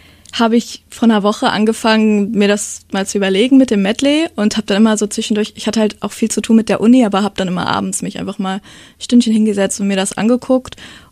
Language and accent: German; Bad Honnef, North Rhine-Westphalia, Germany; wenn ich den Leuten gesagt habe, ich komme aus Köln, weil keiner kennt Bad Honnef, ich habe dann einfach immer gesagt, ne, ich komme aus Köln